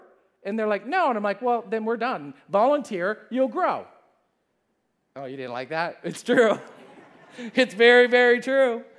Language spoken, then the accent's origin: English; Michigan, United States; and I think just growing up in Michigan, this was a common thing.